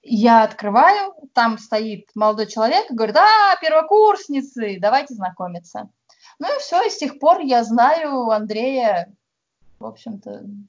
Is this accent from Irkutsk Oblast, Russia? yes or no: yes; Irkutsk Oblast, Russia; also born or lived in Chukotka; я родилась на Чукотке, и там прожила какое-то время, потом мы переехали в Иркутскую область